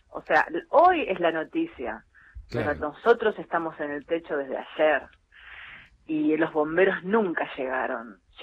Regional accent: San Nicolás, Buenos Aires Province, Argentina; born there; now in Buenos Aires, Argentina; Yo vivo allá en Buenos Aires, lo que pasa que nací acá en San Nicolás.

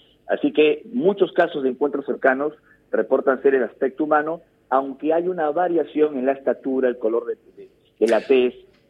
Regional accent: Peru; me dediqué a investigar todo este fenómeno, empezando en mi país, en el Perú, porque fui testigo de un avistamiento

